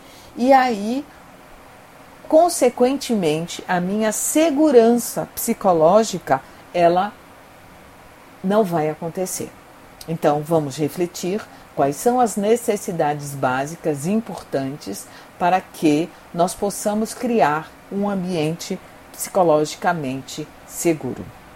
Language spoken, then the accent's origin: Portuguese; Rio de Janeiro, Brazil; born there; sou carioca de nascença e paulista de coração.